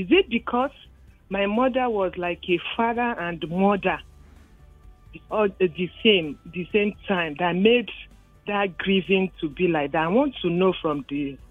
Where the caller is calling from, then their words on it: Alimosho, Lagos, Nigeria; I'm calling from Alimosho.